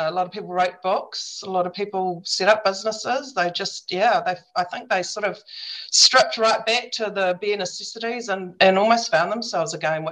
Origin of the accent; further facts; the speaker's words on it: Taihape, Manawatū-Whanganui, New Zealand; I have always lived in Taihape, and I was born in Taihape, which is even crazier. I grew up on my family's sheep and cattle station, just actually a couple of valleys away from where I now live with my husband.